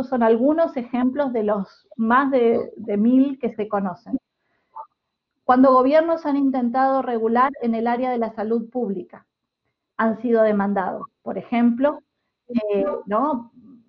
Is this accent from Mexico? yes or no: no; Uruguay; yo soy uruguaya, así que tengo ahí un sesgo